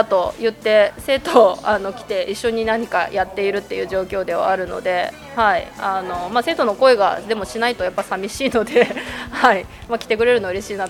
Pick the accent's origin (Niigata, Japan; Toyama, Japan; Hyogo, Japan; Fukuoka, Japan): Toyama, Japan; 富山生まれで高校生まで、はい、富山の方にいました。